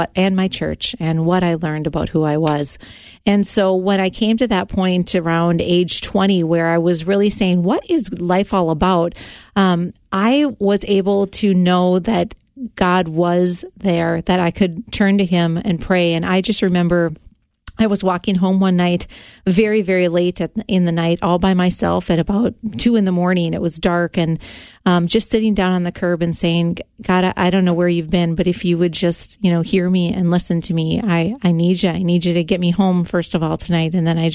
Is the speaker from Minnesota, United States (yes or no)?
yes; Anoka, Minnesota, United States; I grew up in a great Christian home. We were very active in our church in Anoka, Minnesota. We grew up here in the Midwest.